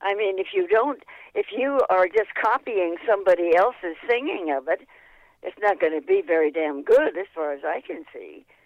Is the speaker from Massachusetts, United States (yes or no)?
no; Tucson, Arizona, United States; I grew up in Tucson, and I must have been in 25 different plays for the Tucson Little Theater.